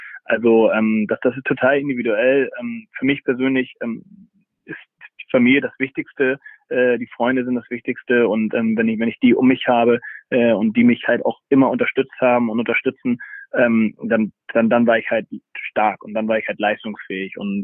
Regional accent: Hamburg, Germany; Also man hört es ja auch, ich bin Hamburger durch und durch. Und mein Papa halt Österreicher

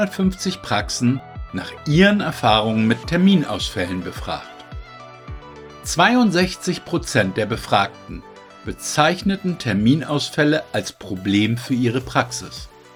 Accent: Northern Germany, Germany; meiner Heimat, dem hohen Norden

